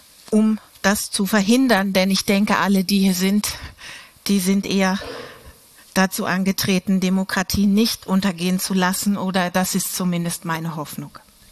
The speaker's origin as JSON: {"language": "German", "country": "Germany", "said": "Sie hören schon, ich komme aus Deutschland, meine Beispiele werden, das ist auch historisch passend, natürlich auch aus Deutschland, aber auch aus Italien kommen."}